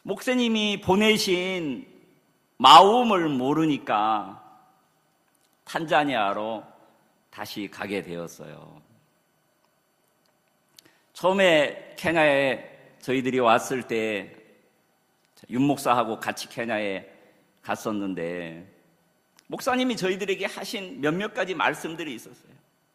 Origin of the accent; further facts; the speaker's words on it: Chungcheong, South Korea; 제 고향이 충청도입니다.